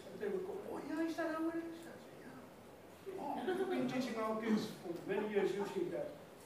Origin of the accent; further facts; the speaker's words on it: Pohnpei, Micronesia; I'm from Pohnpei, FSM, very tiny island.